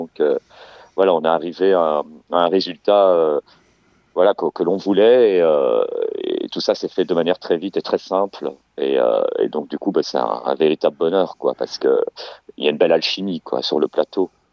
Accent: Belgium; la ville où j'ai grandi en Belgique

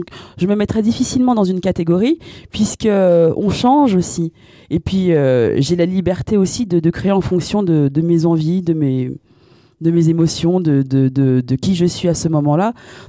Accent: Île-de-France, France; Même si je suis toujours sur Paris parce que ça bouge quand même beaucoup. Mais je viens de Seine-Saint-Denis.

